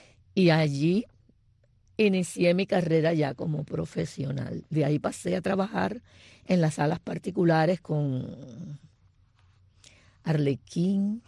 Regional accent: Cuba; moved away; cuando nos mudamos en el 59 a la casa donde ya viví, hasta que salí de Cuba

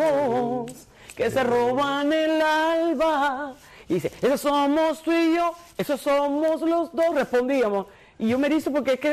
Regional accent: Perico, Matanzas, Cuba; yo luché tanto desde mi pueblo Perico, Matanzas, porque soy orgullosa periqueña.

